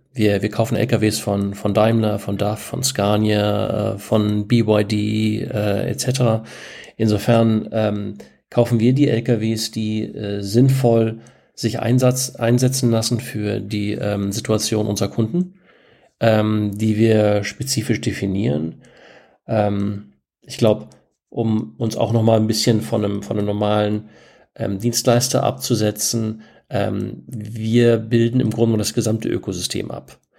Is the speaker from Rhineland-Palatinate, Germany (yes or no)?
no; Berlin, Germany; Ich komme aus dem Transport, bin hier in Berlin in einem kleinen Transportunternehmen aufgewachsen, das meine Eltern geführt haben.